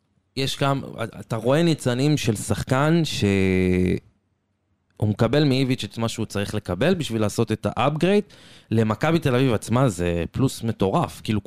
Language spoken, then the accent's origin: Hebrew; Petah Tikva, Central District, Israel; אני מפתח תקווה